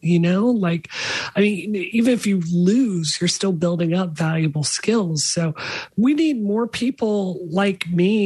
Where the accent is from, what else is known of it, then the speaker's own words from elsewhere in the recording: Mississippi, United States; my perspective on growing up in Mississippi is this.